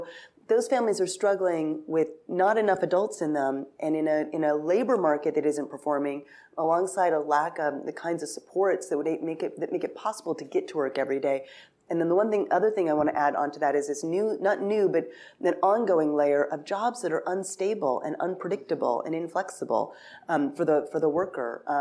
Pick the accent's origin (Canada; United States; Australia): United States; Pacific Northwest; I'm from the Pacific Northwest, and in 1980, Mount St. Helens blew up.